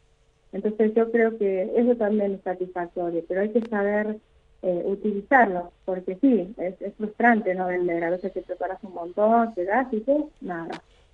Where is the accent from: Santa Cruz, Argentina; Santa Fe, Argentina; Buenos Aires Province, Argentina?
Santa Fe, Argentina; Rosario; yo soy de Rosario, soy de Santa Fe